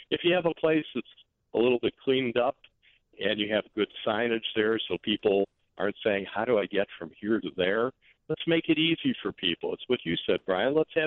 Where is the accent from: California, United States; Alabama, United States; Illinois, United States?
Illinois, United States; Chicago; I'm a Chicagoan. I'm used to walking around the loop.